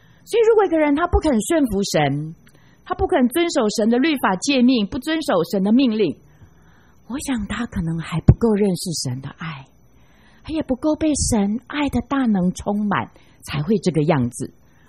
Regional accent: China; 我们中国人也是属于外邦人。可是你知道神也爱我们中国人

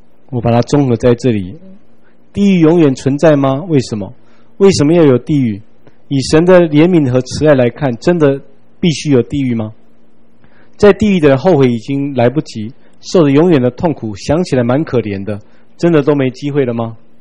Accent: China; 我们中国人说不定你也还有这种观念，想到鬼比较多想到是人死后变成的。

